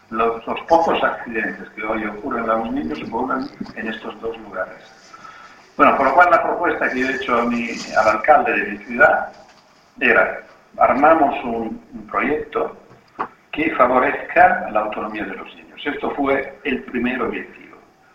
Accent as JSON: {"language": "Spanish", "town": "Fano", "region": "Marche", "country": "Italy", "tie": "born there", "also_born_or_lived": "Rome", "second_language": "Spanish", "said": "Yo nací en una pequeña ciudad de 60.000 habitantes, en el mar Adriático, a mitad de la península italiana, que se llama Fano. Y ya vivía en Roma, pero iba varias veces en Fano."}